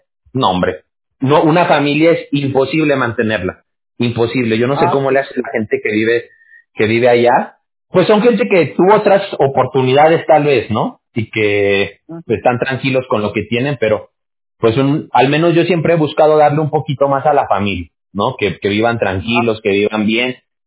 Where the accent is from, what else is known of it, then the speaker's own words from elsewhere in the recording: Mexico; Yo soy de México, yo soy mexicano.